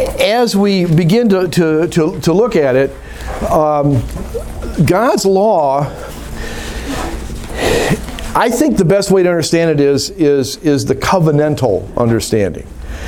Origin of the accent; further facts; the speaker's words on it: Kentucky, United States; I'm from Kentucky, so.